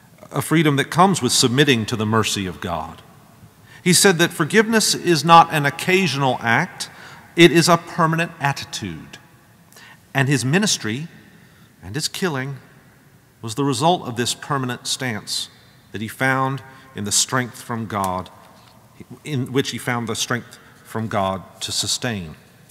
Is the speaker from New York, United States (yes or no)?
no; Augusta, Georgia, United States; I learned of the Hamburg massacre outside of my hometown of Augusta